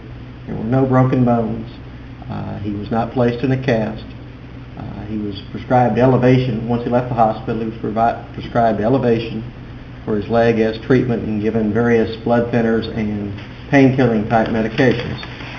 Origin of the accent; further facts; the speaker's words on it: Texarkana, United States; May it please the court … from Texarkana.